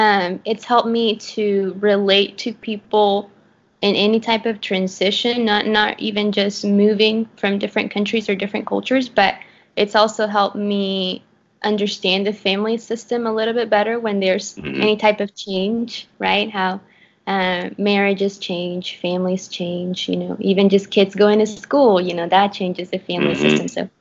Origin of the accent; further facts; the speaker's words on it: Venezuela; now in Dallas, United States; And I'm actually from Venezuela in South America, been in the United States for 15 years.